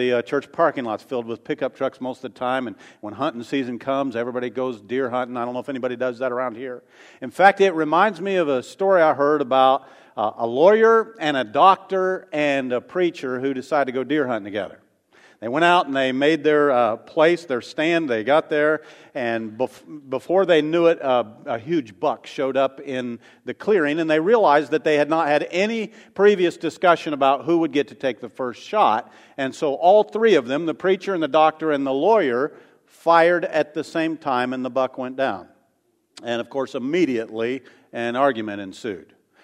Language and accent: English; Mooresville, Indiana, United States; I'm from Mooresville, Indiana, and sometimes they call that place Moortucky.